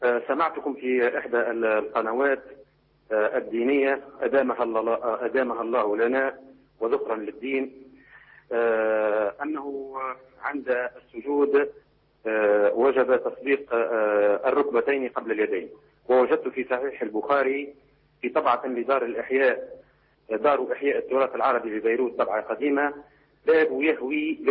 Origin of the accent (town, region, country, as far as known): Tunisia